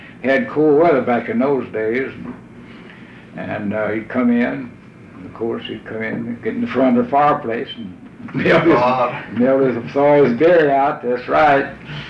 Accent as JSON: {"language": "English", "region": "Tennessee", "country": "United States", "tie": "born there", "said": "I was born in Hardeman County, out here in the Walnut Grove community, the Baptist Church by the name of Walnut Grove."}